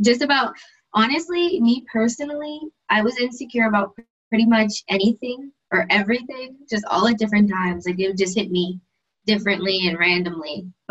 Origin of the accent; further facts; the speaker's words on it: Johnstown, Pennsylvania, United States; moved away as an adult; now in Boca Raton, United States; I think that was already established. I'm 19 years old, and originally I'm from Johnstown, Pennsylvania, which is a really small town, kind of about an hour and a half away from Pittsburgh.